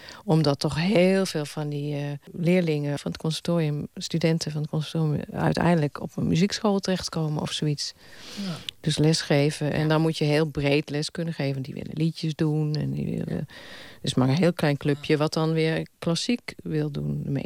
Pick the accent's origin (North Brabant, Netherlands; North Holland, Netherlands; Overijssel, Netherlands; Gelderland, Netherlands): Gelderland, Netherlands; Tiel; Ik kwam uit Tiel